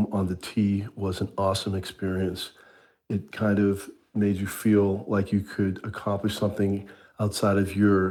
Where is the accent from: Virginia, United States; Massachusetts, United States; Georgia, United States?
Massachusetts, United States; Boston; Yes, I grew up in Roxbury and Dorchester, a couple of neighborhoods in Boston